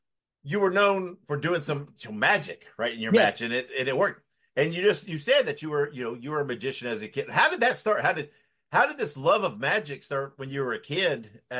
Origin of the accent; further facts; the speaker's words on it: Indiana, United States; I'm originally from Indiana.